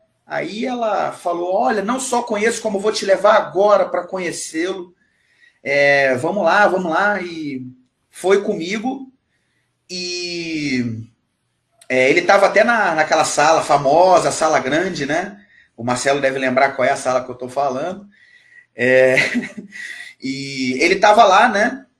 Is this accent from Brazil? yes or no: yes; Rio de Janeiro, Brazil; eu esqueci de falar, eu sou do Rio de Janeiro, né?